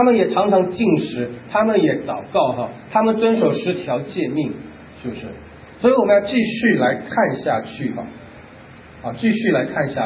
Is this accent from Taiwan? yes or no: no; China; 我们中国人叫汉奸，对不对？